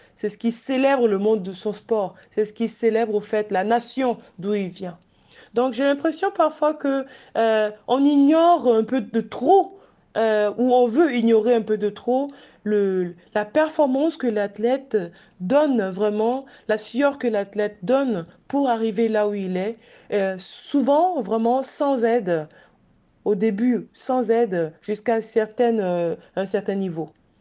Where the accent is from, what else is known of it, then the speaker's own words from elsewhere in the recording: Togo; also born or lived in Hamburg, Germany; Si on me demande, voilà, d'où viens-tu? Je dis, je viens du Togo, mais en même temps, je viens aussi de Hambourg.